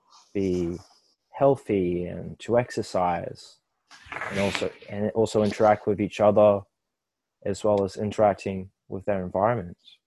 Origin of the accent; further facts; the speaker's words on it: Australia; growing up in Australia myself, we had lots of outdoor education